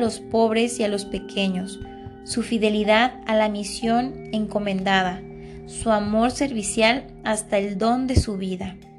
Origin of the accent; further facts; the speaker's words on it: Mexico; Y nosotros, como mexicanos